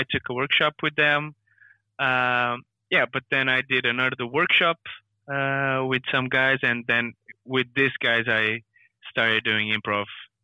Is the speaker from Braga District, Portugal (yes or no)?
no; Lisbon, Portugal; which is not Lisbon, where I'm from Lisbon, by the way.